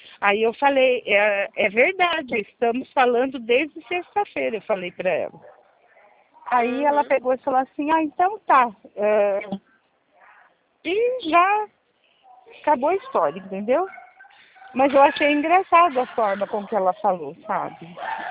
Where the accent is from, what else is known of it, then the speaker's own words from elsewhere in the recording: Jundiaí, São Paulo, Brazil; Eu sou de Jundiaí.